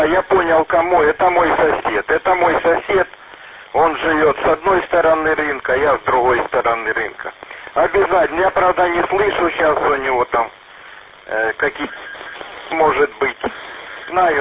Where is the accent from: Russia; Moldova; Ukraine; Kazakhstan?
Ukraine; Horlivka, Donetsk Oblast; Да, я знаю, я коренной горловчанин, так что все знаю.